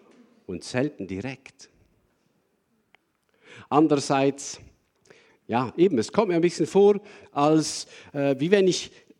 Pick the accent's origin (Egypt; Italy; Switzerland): Switzerland; ich als Schweizer